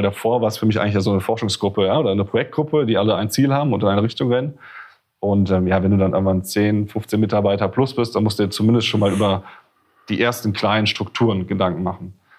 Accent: Frankfurt, Hesse, Germany; Ich komme aus Frankfurt

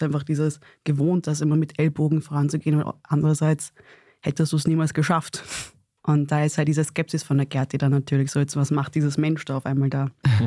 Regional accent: Vienna, Austria; ich bin Wienerin.

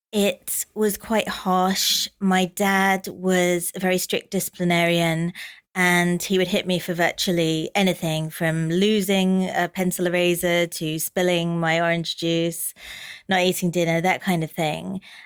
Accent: India; And I'd go, "But I am Indian." So she couldn't really send a note home saying, "Your daughter's singing in an Indian accent."

